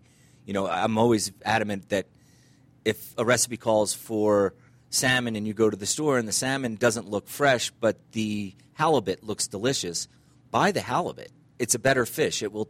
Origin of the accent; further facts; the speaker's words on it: New Jersey, United States; My mother's, my grandmother's, yes, and just the way we grew up in New Jersey.